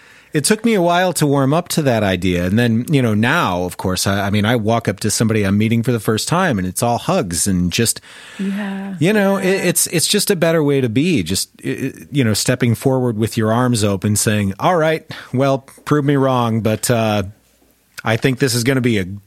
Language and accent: English; Michigan, United States; moved away as an adult; now in Denver, United States; I mean, being from the Midwest originally, I can definitely speak to that. Yeah. I grew up in Michigan, and it was kind of a smaller town, but everybody was taught to sort of keep to themselves.